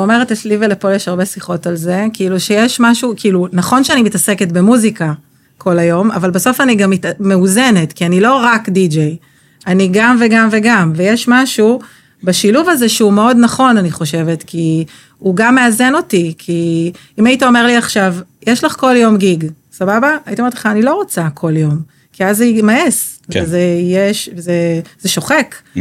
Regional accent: Haifa, Haifa District, Israel; כי אנחנו כולנו מחיפה, באותם גילאים, שנתון 1980

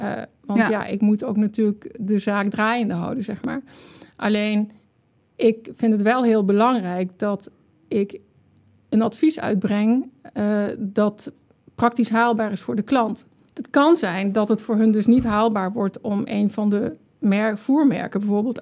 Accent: Maastricht, Limburg, Netherlands; now in Nijkerk, Netherlands; Geboren en getogen in Maastricht, maar ik woon al heel lang in het midden van het land. Tegenwoordig in Nijkerk.

